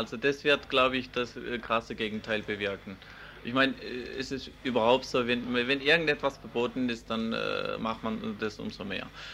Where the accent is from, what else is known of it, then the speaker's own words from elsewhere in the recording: Turkey; ich sehe das nicht so, dass es jetzt uns Türken allein betrifft